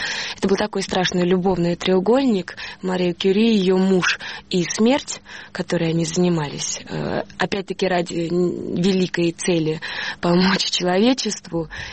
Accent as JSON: {"language": "Russian", "country": "Russia", "said": "я из России с абсолютной уверенностью и гордостью за то, что я принадлежу и живу в этой стране"}